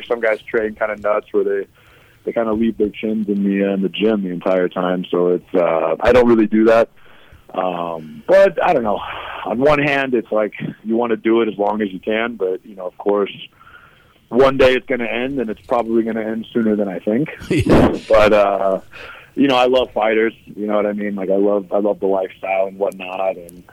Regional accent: Midwest, United States; now in Denver, United States; this is a big reason I moved out to Denver. You know, I'm from the Midwest originally

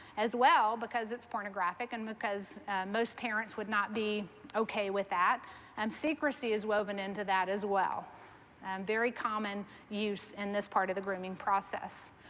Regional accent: Texas, United States; I'm from Texas. We got a lot of personal space.

